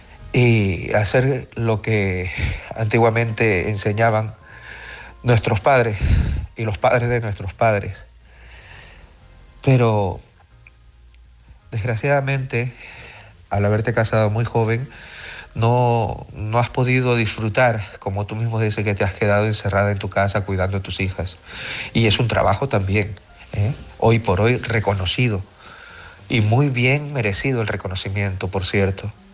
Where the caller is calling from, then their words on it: Barcelona, Catalonia, Spain; de Barcelona.